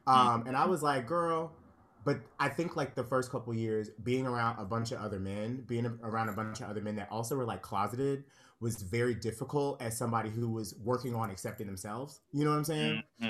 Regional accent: Conyers, Georgia, United States; I'm a Conyers girl. I was raised in Conyers, Georgia.

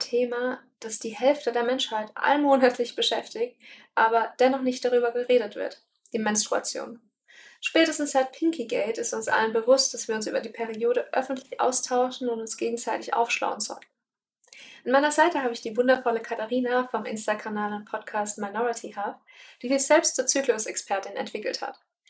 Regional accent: Baden-Württemberg, Germany; Ich komme ja aus Baden und gerade in Stuttgart.

